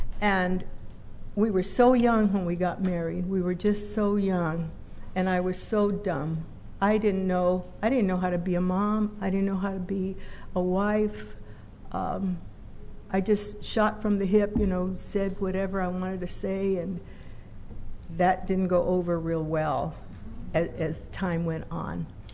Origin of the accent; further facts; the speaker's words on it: Los Angeles, California, United States; I forgot to tell you, I'm from Boyle Heights area of LA. And that's where Whittier Boulevard, we used to go cruising on Whittier Boulevard.